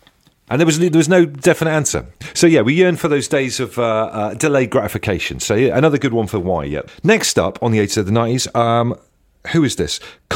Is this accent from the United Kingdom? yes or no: yes; South West England, United Kingdom; I grew up in Devon by the beach